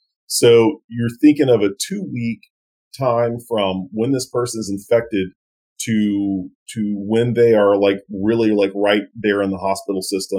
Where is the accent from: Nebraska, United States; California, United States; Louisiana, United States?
Louisiana, United States; So what I grew, the way that I grew up in, I'm from South Louisiana, and we track hurricanes